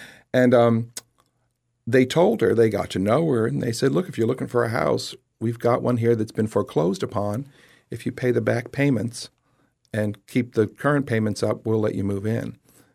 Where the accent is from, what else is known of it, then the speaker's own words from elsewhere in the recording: Lehigh Acres, Florida, United States; my earliest experience growing up in Lehigh Acres was hearing that song almost ad nauseum